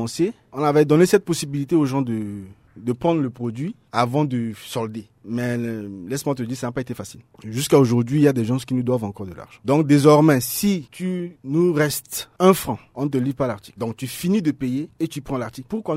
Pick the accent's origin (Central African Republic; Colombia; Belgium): Central African Republic; On leur dit, non, nous ne sommes pas de ces gens-là. Nous sommes des Centrafricains.